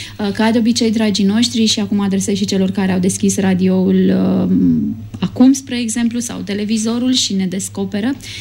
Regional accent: Prahova, Romania; sunt din Prahova. Sunt născută în iunie 1975.

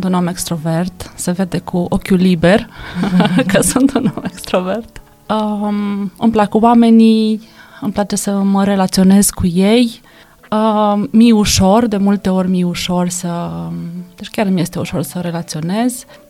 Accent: Moldova; born there; Da, sunt născut în Republica Moldova, ca să încep chiar cu începutul.

